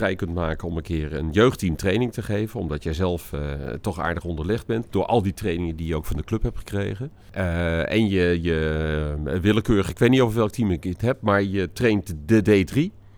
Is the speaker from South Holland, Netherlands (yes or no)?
no; Utrecht, Netherlands; also born or lived in Geldermalsen; als echte Utrechter moet ik daar wel een kritische opmerking over maken.